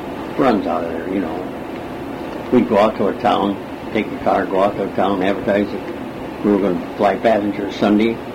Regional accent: Dayton, Ohio, United States; Well, I was raised in Dayton, and I used to go out to what they call McCook Field.

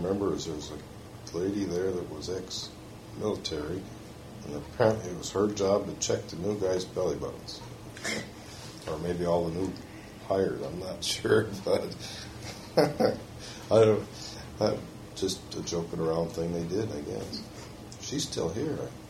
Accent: Hesperia, Michigan, United States; I grew up in Hesperia. It's over north of Muskegon, about 20 miles.

